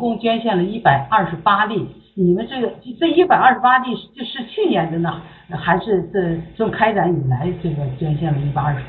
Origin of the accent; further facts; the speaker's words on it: Beijing, China; 我呢，我是北京的哈，